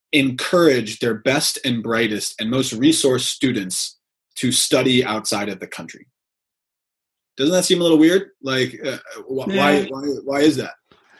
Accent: Berkeley, California, United States; My family's Jewish. We're from Berkeley, so we don't practice

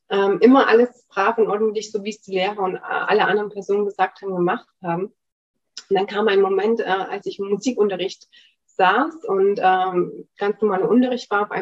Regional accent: Germany; Ich bin in der DDR aufgewachsen

